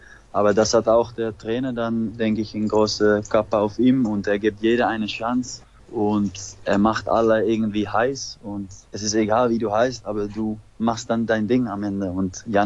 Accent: Aalsmeer, North Holland, Netherlands; German is a second language; Ja, da wo ich wohne, in Aalsmeer, da ist einer der größten Handballvereine

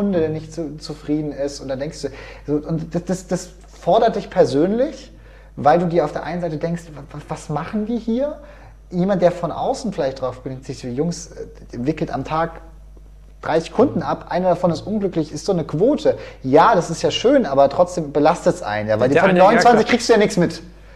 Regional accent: Würzburg, Bavaria, Germany; ich komme aus Würzburg, bin ja jetzt auch noch nicht so alt

